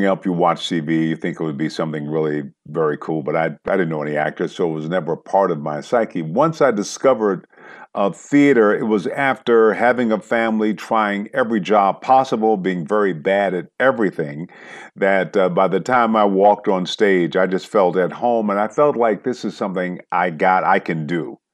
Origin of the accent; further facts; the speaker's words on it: Michigan, United States; moved away as an adult; now in Los Angeles, United States; I'm from Michigan and was having marital difficulties, left school, got possession of the kids, came out to California. I've been mostly based in Los Angeles